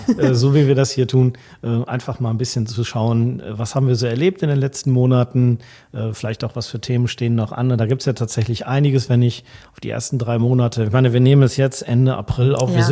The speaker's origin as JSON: {"language": "German", "region": "North Rhine-Westphalia", "country": "Germany", "said": "Ich kannte Gronau noch so aus meiner eigenen Jugend. Ich komme ja aus der Region da."}